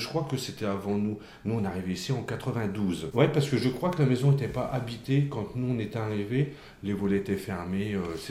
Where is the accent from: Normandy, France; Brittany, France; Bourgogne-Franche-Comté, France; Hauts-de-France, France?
Hauts-de-France, France; Château-Thierry; Moi, je suis de Château-Thierry, donc de 15 km d'ici.